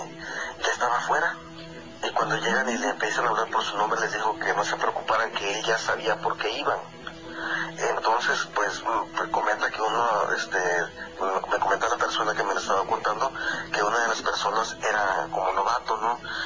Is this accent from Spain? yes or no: no; Chiapas, Mexico; Chiapas no me mencionó porque yo soy de Chiapas